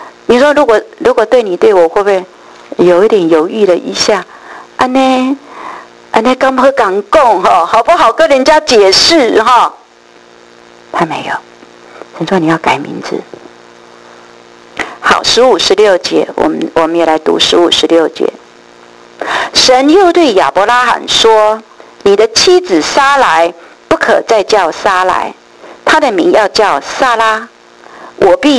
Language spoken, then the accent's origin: Chinese; Taiwan; 我在预备的时候就想到我们台湾人了